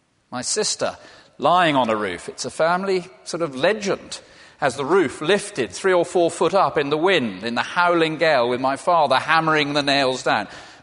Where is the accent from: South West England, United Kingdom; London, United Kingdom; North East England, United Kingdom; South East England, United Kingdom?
South West England, United Kingdom; growing up in the West Country, of course, we had a huge number of storms.